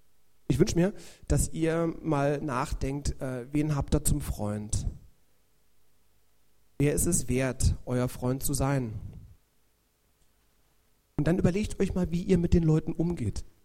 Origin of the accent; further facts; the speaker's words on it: Berlin, Germany; Ich bin von Lichterfelde an Lichtenrade gezogen, das ist ein anderer Stadtteil von Berlin.